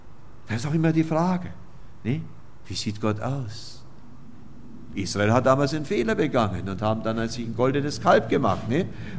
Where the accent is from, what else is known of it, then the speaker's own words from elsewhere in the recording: Oberammergau, Bavaria, Germany; Und wie gesagt, ich komme ja aus Oberammergau.